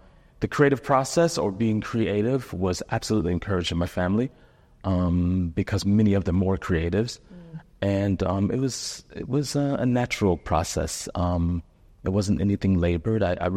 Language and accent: English; Cleveland, Ohio, United States; I was raised in Cleveland, Ohio.